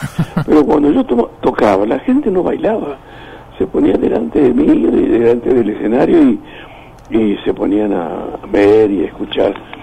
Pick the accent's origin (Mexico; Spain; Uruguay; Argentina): Argentina; Buenos Aires; born there; Yo nací en Buenos Aires, es verdad, y por eso me tratan de porteño, pero mi mamá, yo fui engendrado en un vientre correntino de Curuzucuatiá